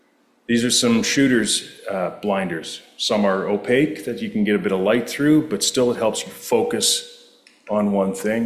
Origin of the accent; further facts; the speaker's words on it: Ontario, Canada; even though I grew up in Waterloo County.